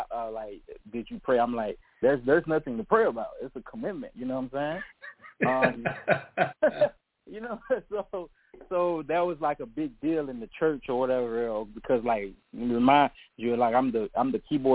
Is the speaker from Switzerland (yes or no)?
no; Haiti; She's from, like, we're from Haiti.